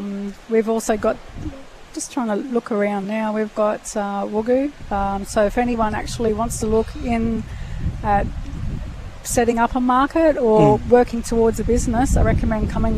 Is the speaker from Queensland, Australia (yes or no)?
yes; Cairns, Queensland, Australia; So my mob are Kanganji, and they're traditional owners of Yarrabah, and I'm from Cairns.